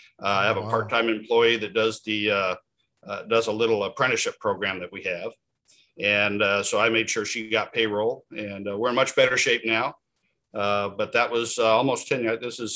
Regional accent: Oregon, United States; But I was born and raised in Oregon, so I've been here my whole life.

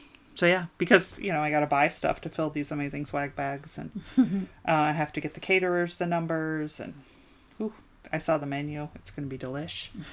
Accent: Alaska, United States; Wait, I'm from Alaska.

